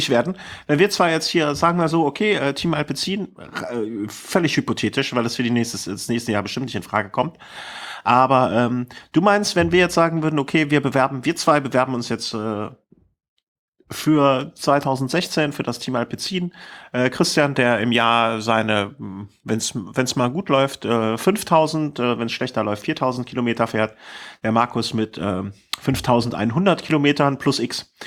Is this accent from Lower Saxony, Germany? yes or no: no; Cologne, North Rhine-Westphalia, Germany; Ich bin eine Kölsche Jung.